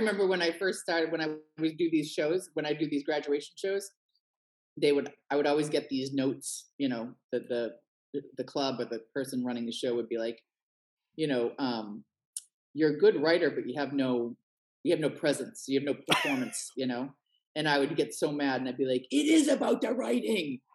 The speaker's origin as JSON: {"language": "English", "town": "Milton", "region": "Massachusetts", "country": "United States", "tie": "born or raised there", "also_born_or_lived": "Quincy", "said": "Well, so I grew up, I'm from originally from Boston, a little bit right outside of Boston. I grew up in Milton, Massachusetts, till I was about 13. My parents got divorced with me, my mother, my sister moved to Quincy."}